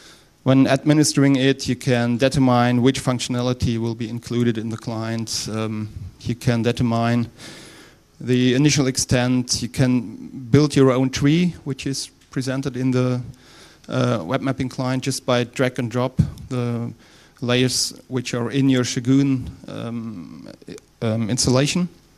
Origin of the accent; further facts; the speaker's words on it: Rhineland, Germany; accent: Rhineland dialect; English is a second language; And then we are from Rhineland in Germany, so we have kind of dialect there.